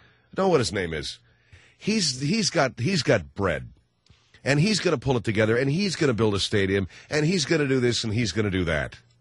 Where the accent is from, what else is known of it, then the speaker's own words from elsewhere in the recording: Los Angeles, California, United States; as much as I love my hometown of L.A., I don't want the Chargers here.